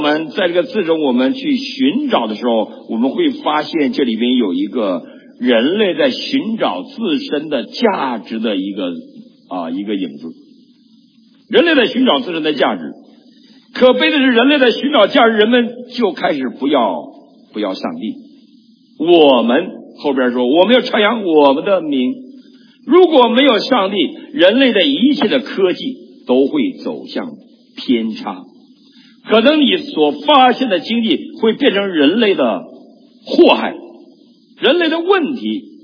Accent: China; 我们中国人一到遇到什么问题就去反日，反日，日本都侵略中国结束多少年了，还去反日？

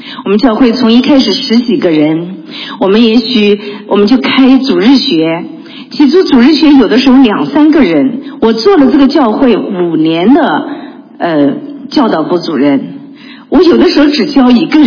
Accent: China; 特别是我们来自中国大陆的人，是比较容易激动的

